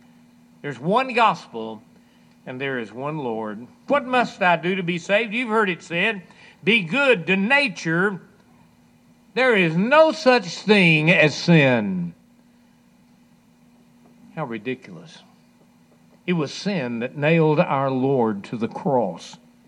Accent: Hallsville, United States; that I baptized over in Hallsville, my hometown

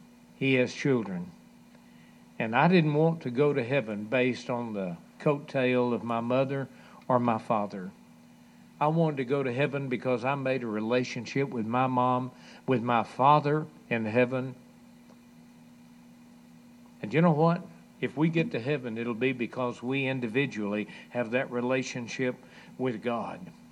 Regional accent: Hallsville, United States; that I baptized over in Hallsville, my hometown

